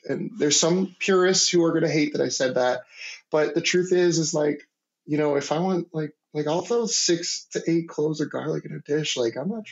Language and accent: English; Maryland, United States; I grew up in like in Maryland, like sort of in the DC area, and like crab and seafood was sort of like bay.